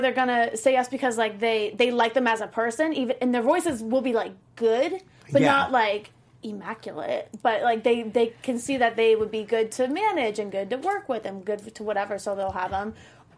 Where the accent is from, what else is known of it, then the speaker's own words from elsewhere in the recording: New Jersey, United States; Did you guys know I was from Jersey?